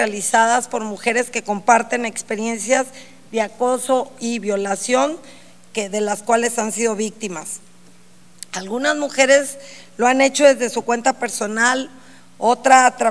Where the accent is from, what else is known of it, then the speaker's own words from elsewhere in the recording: Nayarit, Mexico; como mexicana, como mujer mexicana, nayarita, diputada